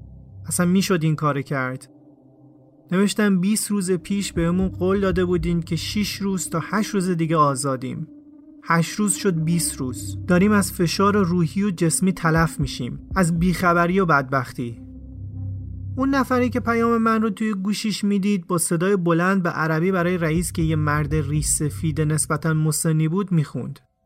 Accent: Iran; میتونست بفهمه که ما ایرانی هستیم و سوری نیستیم

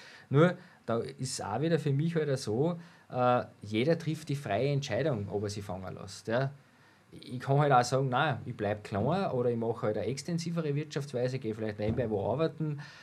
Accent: Austria; wenn heute einer mal bei uns in Österreich dann auch vielleicht 80 oder 100 Milchkühe hat

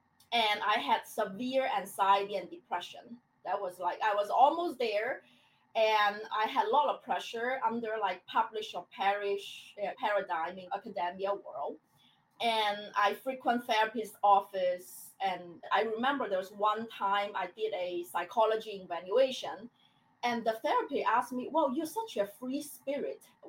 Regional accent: China; English is a second language; moved away as an adult; now in United States; I was born and raised in China and moved to the US for higher degree education.

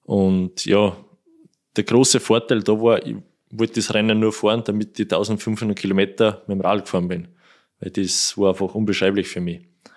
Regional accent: Kuchl, Salzburg, Austria; da fahren wir Kuchl durch, das ist mein Heimatort, also da kenne ich jedes Schlagloch

